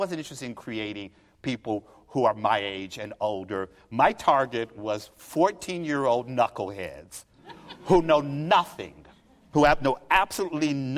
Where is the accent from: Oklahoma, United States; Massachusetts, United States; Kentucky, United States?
Kentucky, United States; Frankfort; I'm from Frankfort, Kentucky, and for the first 8 years of my life, my town was segregated